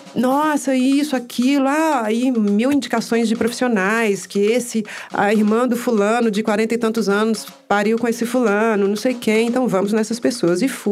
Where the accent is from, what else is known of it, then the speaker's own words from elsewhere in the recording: Minas Gerais, Brazil; now in Salvador, Brazil; eu moro em Salvador, eu sou mineira, moro em Salvador, então eu não tenho aqui um vínculo com a cidade de muitos anos, sabe?